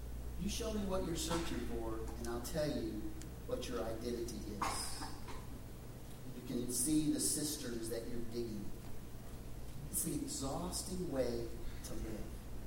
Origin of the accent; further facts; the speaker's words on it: Texas, United States; I grew up in West Texas, and my grandfather had a ranch, and average 13, 15 inches of rainfall a year.